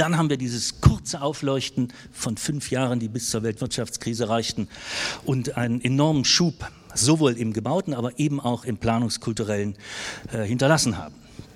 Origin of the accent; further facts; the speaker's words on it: Dessau, Saxony-Anhalt, Germany; ich komme aus Dessau